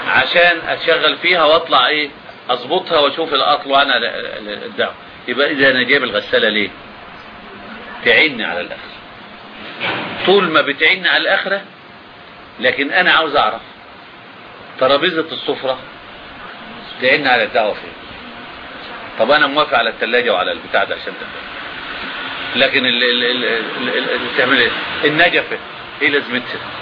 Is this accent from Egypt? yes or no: yes; Alexandria, Alexandria Governorate, Egypt; ده في بنات بيبقوا ماشيين عندنا في اسكندرية